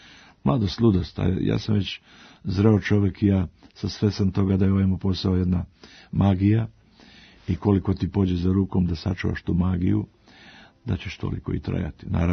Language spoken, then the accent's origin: Serbian; Mostar, Federation of Bosnia and Herzegovina, Bosnia & Herzegovina; nekako mi je mirisao Novi Pazar na moj rodni grad Mostar.